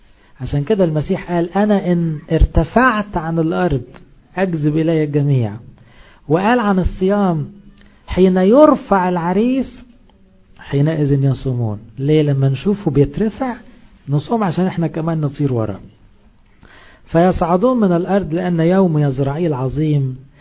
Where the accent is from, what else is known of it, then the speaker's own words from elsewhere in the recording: Egypt; احنا مصريين ما احناش يهود